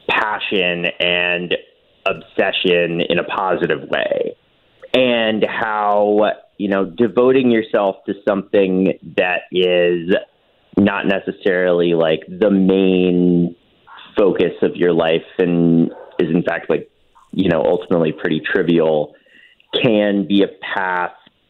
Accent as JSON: {"language": "English", "region": "North Carolina", "country": "United States", "tie": "born or raised there", "also_born_or_lived": "New York / Los Angeles", "said": "Yeah, so I grew up in Western North Carolina, which has, you know, just so many fantastic golf courses."}